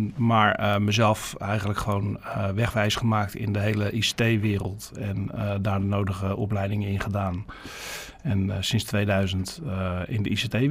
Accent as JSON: {"language": "Dutch", "town": "Haarlem", "region": "North Holland", "country": "Netherlands", "tie": "born there", "said": "Ik ben geboren in Haarlem."}